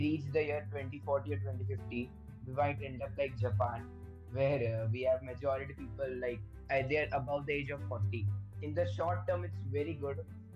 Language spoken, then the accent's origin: English; India; I am from India. I am a 15-year-old